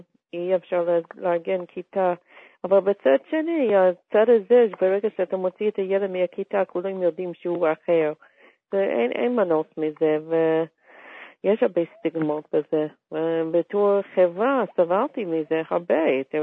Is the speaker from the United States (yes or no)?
yes; United States; גדלתי בארצות הברית, אז יכולו להורים לשלוח אותי לבית ספר מיוחד לעברים, ולא רצו לעשות את זה, אז גדלתי בבית ספר ציבורי.